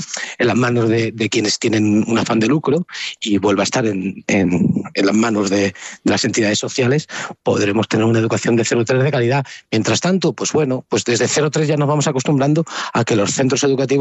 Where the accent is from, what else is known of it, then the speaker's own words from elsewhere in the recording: Salamanca, Castile and León, Spain; now in Madrid, Spain; Yo soy de provincia, soy de Salamanca, lo digo con mucho cariño, y yo en Salamanca me he movido en bicicleta durante toda mi vida